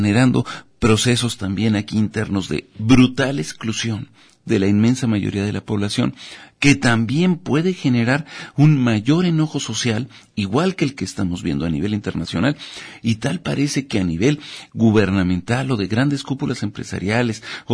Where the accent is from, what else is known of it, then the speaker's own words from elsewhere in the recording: Mexico; lo que nos pase en particular como mexicanos